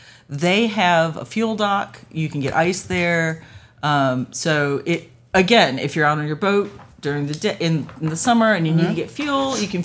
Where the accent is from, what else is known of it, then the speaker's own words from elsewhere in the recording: North Carolina, United States; I'm also from North Carolina, so I'm from the South.